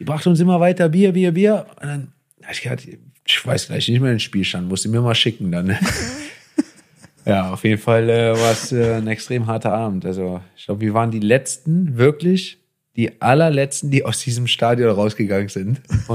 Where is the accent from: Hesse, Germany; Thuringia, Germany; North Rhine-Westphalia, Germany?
North Rhine-Westphalia, Germany; Cologne; als Kölner musst du so ein bisschen Charme ja auch haben, ne?